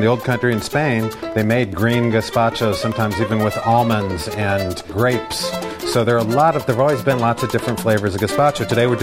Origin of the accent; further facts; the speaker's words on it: Scotland, United Kingdom; I'm a Scotsman.